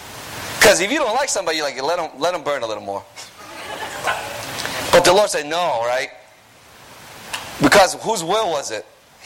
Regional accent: Newington, Connecticut, United States; I am from Newington, Connecticut.

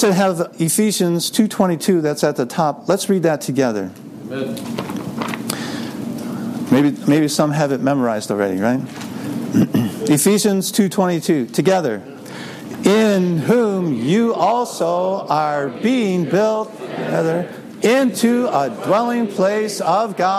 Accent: Ann Arbor, Michigan, United States; from Ann Arbor, Michigan, serving there at the University of Michigan.

